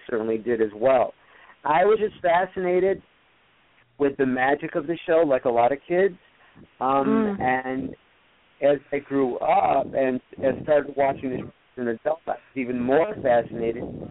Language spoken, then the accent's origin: English; Rochester, New York, United States; Well, I grew up in Rochester in the inner city, and it was tough for me.